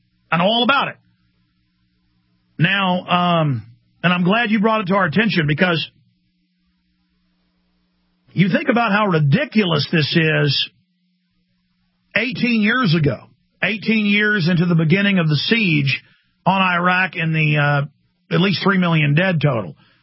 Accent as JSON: {"language": "English", "town": "Dallas", "region": "Texas", "country": "United States", "tie": "born or raised there", "said": "I was glued to CNN at my friends' houses and at my girlfriend's house growing up in Dallas. That was right before I moved to Austin."}